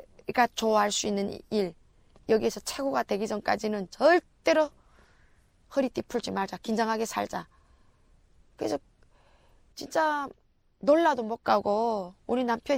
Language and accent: Korean; North Korea; now in South Korea; 저는 탈북자니까